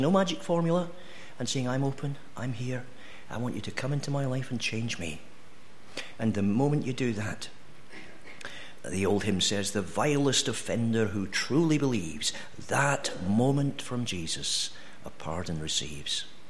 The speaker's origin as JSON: {"language": "English", "region": "Scotland", "country": "United Kingdom", "tie": "born there", "said": "because I was born in Fife in Scotland"}